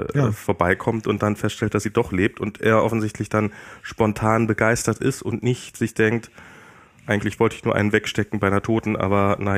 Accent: East Germany, Germany; Okay, ich bin im Osten groß geworden, da kannten wir

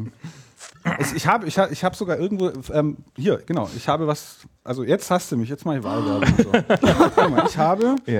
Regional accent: Baden-Württemberg, Germany; Ich bin Schwabe, hallo.

